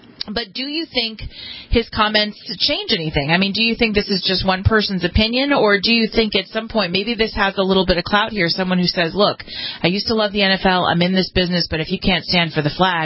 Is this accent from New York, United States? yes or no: no; Los Angeles, California, United States; I'm from Los Angeles, so I love the Dodgers. Born and raised with Dodger blue all around me